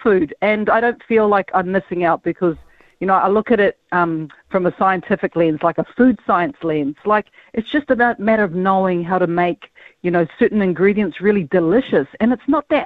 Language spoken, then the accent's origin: English; Otara, Auckland, New Zealand; He's from Māngere, and yes, I'm from Otara